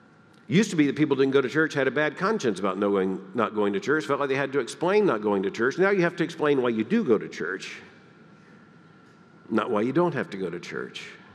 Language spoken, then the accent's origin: English; Deep South, United States; When I was growing up in the Deep South, there were expressions you hear as a little boy